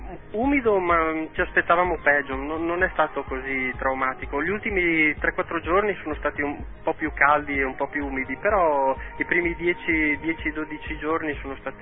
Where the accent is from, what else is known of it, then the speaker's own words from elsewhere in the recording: Rovigo, Veneto, Italy; Siamo di Rovigo